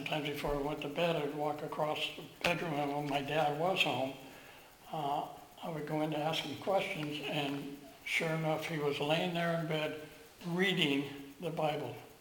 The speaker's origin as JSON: {"language": "English", "region": "New York", "country": "United States", "tie": "born there", "said": "to where I was born in New York"}